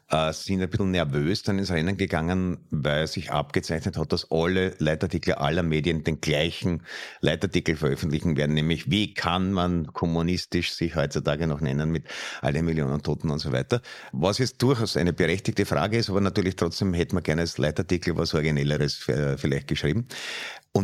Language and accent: German; Austria; dass man merkt, wir sind schon noch bei uns in Österreich.